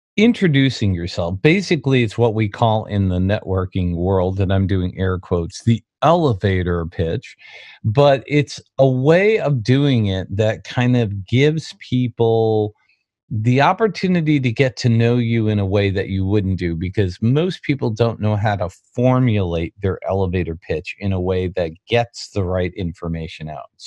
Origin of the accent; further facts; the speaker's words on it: Aurora, Illinois, United States; because I'm from Aurora and you're from Aurora, but my Aurora is in Illinois and yours is in Colorado.